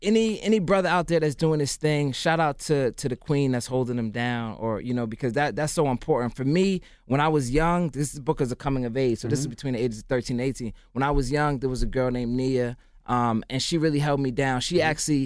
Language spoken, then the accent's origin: English; Zimbabwe; born there; I was born in Zimbabwe.